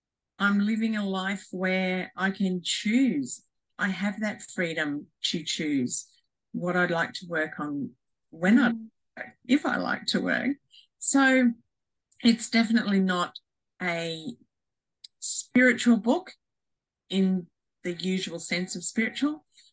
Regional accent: Queensland, Australia; I grew up in Western Queensland, out, you know, in the bush, basically, and books were my friends.

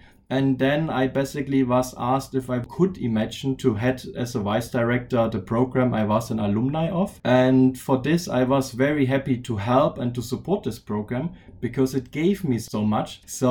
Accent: Leipzig, Saxony, Germany; now in Shanghai, China; I'm from Germany, Leipzig, and I'm currently the Vice Director of the Sino-German University of Applied Sciences at Tong University here in Shanghai.

